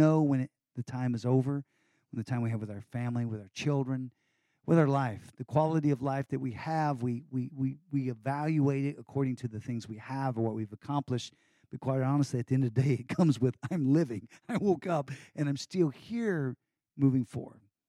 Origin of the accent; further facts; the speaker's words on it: Texas, United States; Because I'm a guy from Texas and I don't show anybody that I got problems.